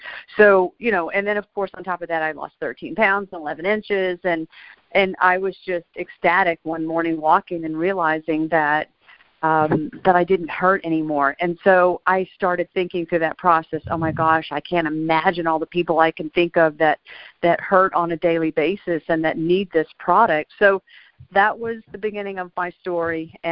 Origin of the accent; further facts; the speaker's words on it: Houston, Texas, United States; Tim just introduced me, but I'm from Houston, Texas.